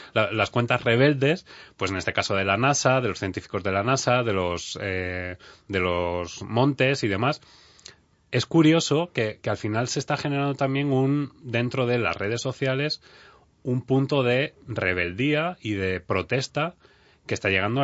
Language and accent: Spanish; Spain; no sé por qué, soy español